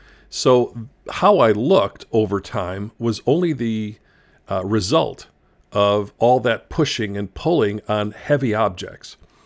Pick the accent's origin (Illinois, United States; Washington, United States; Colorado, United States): Illinois, United States; Chicago; And I grew up in Chicago, and there's two big high school rivalries.